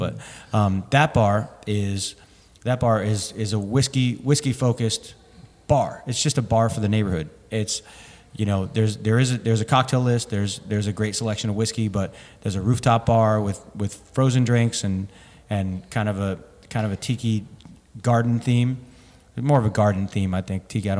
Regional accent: New Jersey, United States; Just throwback to growing up in New Jersey, you know?

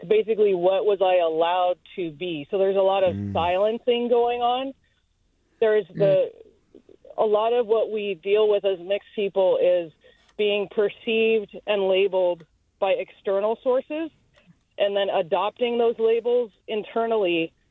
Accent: Eugene, Oregon, United States; that was very much my experience as a child growing up in Eugene, Oregon.

